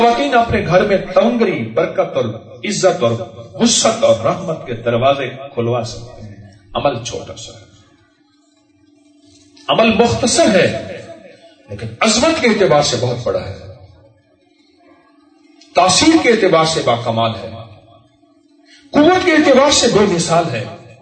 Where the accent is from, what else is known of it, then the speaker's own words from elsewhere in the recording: Bahawalpur, Punjab, Pakistan; میں نے کہا یہ تو ریاست بہاولپور میں ہے, میں بھی بہاولپور کا ہوں.